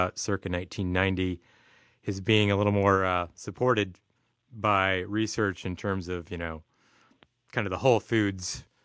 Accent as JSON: {"language": "English", "region": "Iowa", "country": "United States", "tie": "born or raised there", "also_born_or_lived": "San Francisco / San Diego", "lives_now": "Boston, United States", "said": "I grew up in Iowa. I was in San Francisco and then San Diego, and now I'm in Boston."}